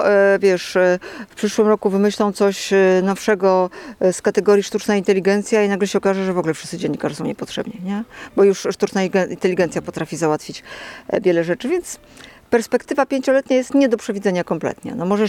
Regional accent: Gdańsk, Pomeranian Voivodeship, Poland; jestem z Gdańska, bo jestem bardzo z Gdańskiem związana i kocham to miasto. Bardzo. Ale żyję sobie tutaj właśnie tak wśród ptaków.

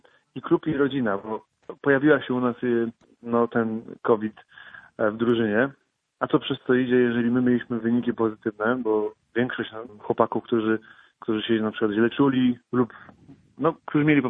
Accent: Gdańsk, Pomeranian Voivodeship, Poland; also born or lived in Gdynia; że to był w sumie przypadek, że się urodziłem w Gdyni, no bo całe życie mieszkałem i mieszkam w Gdańsku

